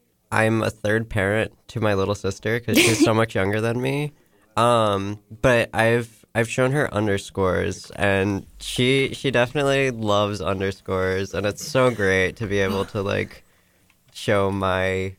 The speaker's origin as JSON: {"language": "English", "town": "Atlanta", "region": "Georgia", "country": "United States", "said": "I'm from Atlanta, so we listen to a lot"}